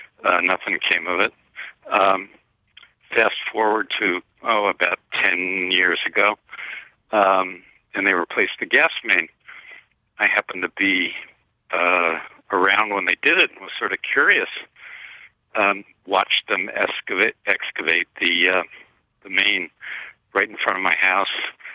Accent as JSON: {"language": "English", "region": "New Jersey", "country": "United States", "tie": "born or raised there", "said": "I grew up in New Jersey outside of New York City."}